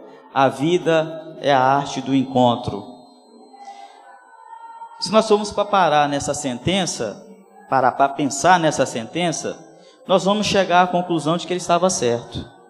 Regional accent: Governador Valadares, Minas Gerais, Brazil; eu decidi voltar para minha terra natal. Aí eu cheguei em Valadares, que é a minha terra natal

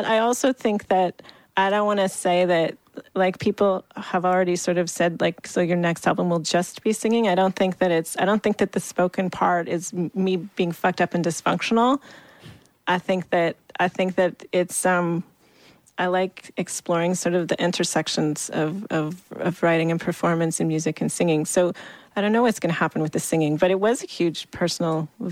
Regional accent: Wingham, Ontario, Canada; I grew up in Wingham, the Alice Monroe town, so it's

